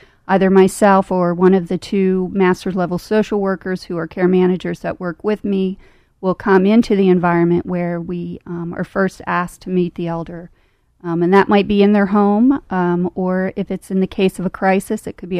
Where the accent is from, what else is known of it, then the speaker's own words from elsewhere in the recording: Pennsylvania, United States; Yeah, I'm Center County, born, bred, been here all my life in Center County.